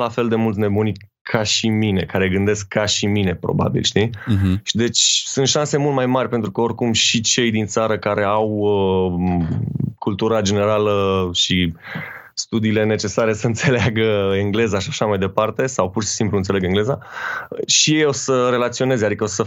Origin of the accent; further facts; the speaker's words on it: Bucharest, Romania; Eu sunt de la București